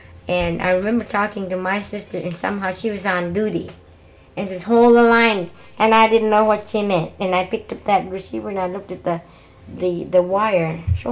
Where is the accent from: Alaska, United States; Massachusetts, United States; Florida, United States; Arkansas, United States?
Alaska, United States; I was introduced and was told I was from Alaska. I was an Eskimo.